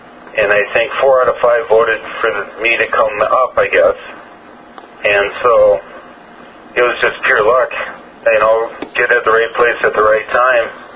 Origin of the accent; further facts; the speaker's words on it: Alexandria, Minnesota, United States; Because I grew up in Alexandria